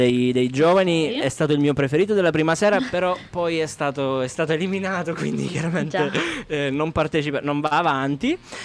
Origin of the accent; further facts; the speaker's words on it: Sicily, Italy; che tra l'altro sono anche i miei compaesani, sono siciliani anche loro.